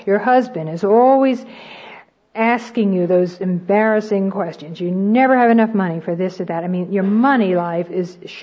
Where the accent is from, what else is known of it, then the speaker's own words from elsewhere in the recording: United States; I think it's particularly important for us as American women, because never in all the history of the world have any group of people had more resources, more blessings heaped on them than we do as American women.